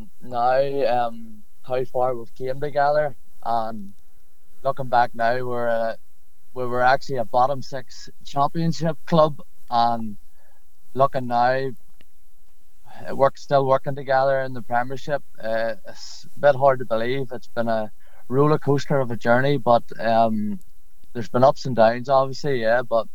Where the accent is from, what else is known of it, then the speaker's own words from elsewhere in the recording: Armagh, Northern Ireland, United Kingdom; I then went to Armagh City, which is my hometown club, and I went there for a year before I joined Loughall